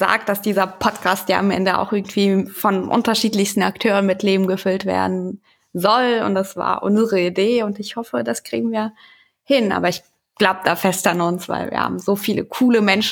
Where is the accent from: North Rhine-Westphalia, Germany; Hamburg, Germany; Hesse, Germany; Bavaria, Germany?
Hesse, Germany; ich komme aus dem Wetteraukreis in Hessen